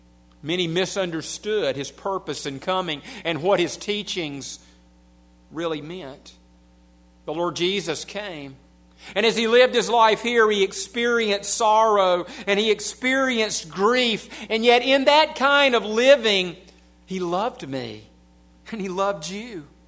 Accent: United States; accent: southern; But you'll have to go with my southern accent and the silence.

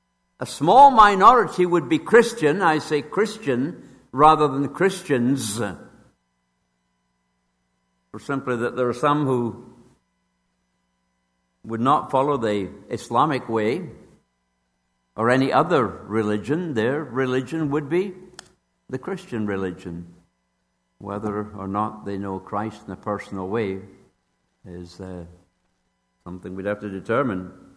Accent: Scotland, United Kingdom; born there; I was born in Southern Scotland.

